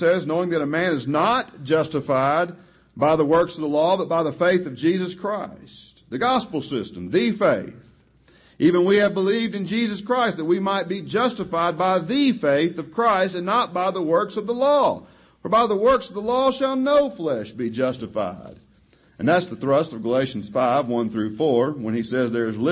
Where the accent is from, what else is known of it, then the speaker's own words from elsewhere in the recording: Arkansas, United States; As was mentioned earlier, I'm from Arkansas originally, and, well, that says enough about that.